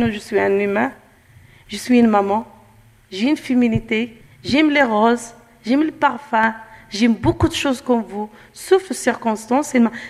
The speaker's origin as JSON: {"language": "French", "country": "Morocco", "lives_now": "France", "said": "Chez nous, au Maroc, on a la tante, l'oncle et tout."}